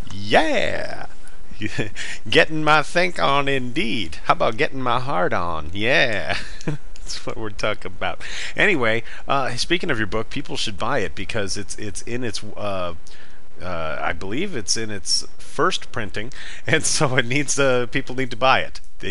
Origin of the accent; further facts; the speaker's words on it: Marengo, Illinois, United States; I grew up in Marengo, Illinois